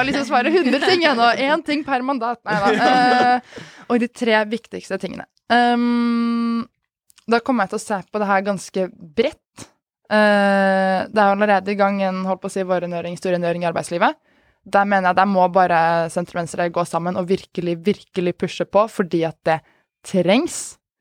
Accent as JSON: {"language": "Norwegian", "town": "Moss", "region": "Østfold", "country": "Norway", "said": "Selv kom jeg jo fra Moss"}